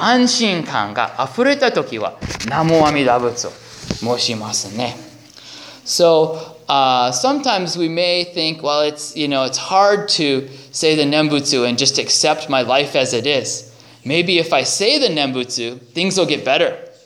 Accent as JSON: {"language": "English", "region": "Minnesota", "country": "United States", "tie": "born or raised there", "said": "Where I grew up in Minnesota, it's also a lot of cornfields, and so you see animals that got hit by cars."}